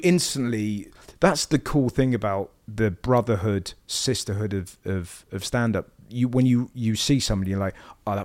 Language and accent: English; England, United Kingdom; doing a 400 seater in New York as an English person is so fucking exciting.